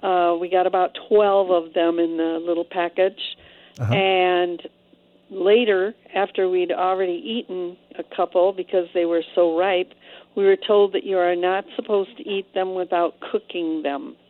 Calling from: New Mexico, United States; Real Communities in New Mexico.

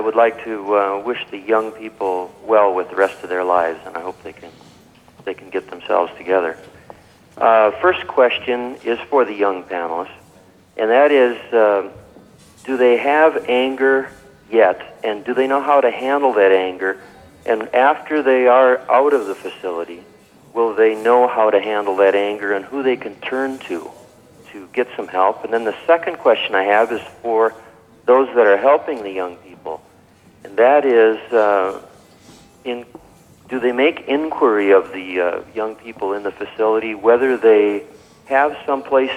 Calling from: Grand Rapids, Michigan, United States; I'm calling from Grand Rapids.

